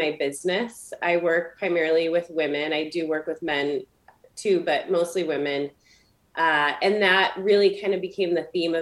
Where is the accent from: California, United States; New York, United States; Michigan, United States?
Michigan, United States; Michigan.